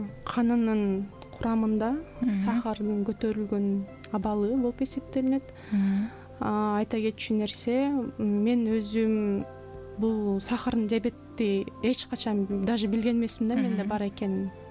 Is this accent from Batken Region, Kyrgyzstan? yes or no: no; Belovodskoye, Chuy Region, Kyrgyzstan; Мен өзүм Беловодскийден болом.